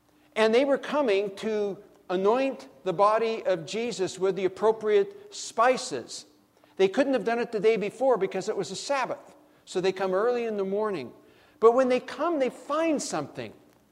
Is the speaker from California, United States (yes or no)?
yes; Redlands, California, United States; we spent a few days down in my hometown of Redlands, California, Southern California.